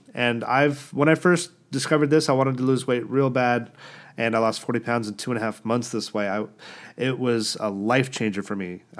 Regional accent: United States; now in United Kingdom; So, yeah, I'm American. I do live in the UK.

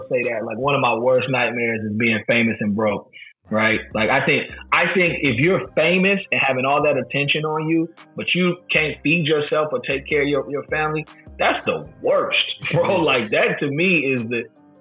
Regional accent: Durham, North Carolina, United States; I was the first of their children to be born back in his hometown of Durham. So, yeah, I mean, you know, growing up in Durham is interesting, man.

